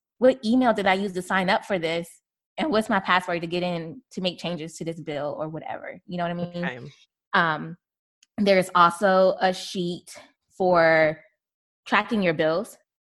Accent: the South, United States; we're from the South. So I grew up on this dish called stewed chicken and rice.

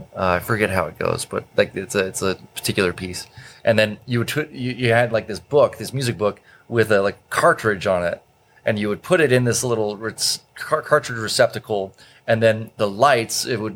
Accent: Kennesaw, Georgia, United States; also born or lived in Long Island, New York; Yeah, I was born in New York. And there was a hurricane in 1985, like that fall. And my parents were like, let's move to Georgia from Long Island, New York. So there was this little town in metro Atlanta, Kennesaw.

